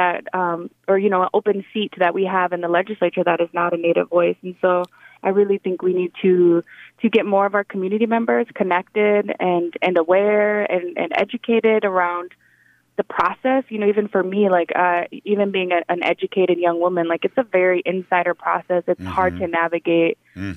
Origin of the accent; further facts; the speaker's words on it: Minneapolis, Minnesota, United States; I am an enrolled member of the Leech Lake Band of Ojibwe. I grew up in South Minneapolis in the urban Indian community.